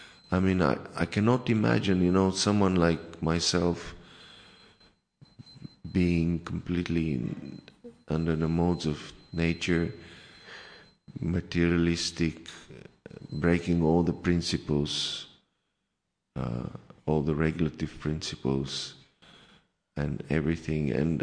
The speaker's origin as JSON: {"language": "English", "country": "Bulgaria", "said": "I'm from Bulgaria, those who don't know."}